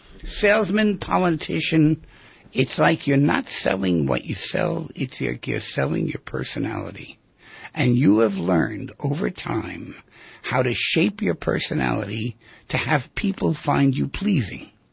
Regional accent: New York City, New York, United States; I grew up down there in the Lower East Side of Manhattan when this stuff was going on without the dancing.

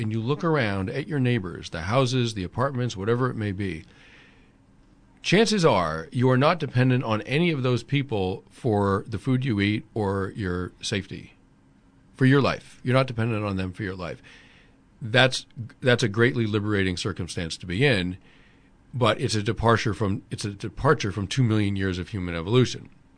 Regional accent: United States; And it was really moving to see that as an American.

